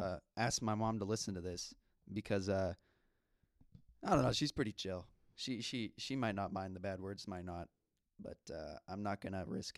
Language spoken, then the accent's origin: English; California, United States; now in Ohio, United States; All you're getting is that we're in Ohio. I'm originally from California.